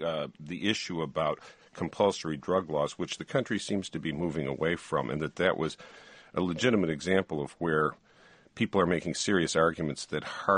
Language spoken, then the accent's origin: English; Detroit, Michigan, United States; I'm from Detroit, and I saw what happened in Detroit, and I saw that kind of compassion produced horrible neighborhoods, that produced horrible life for people.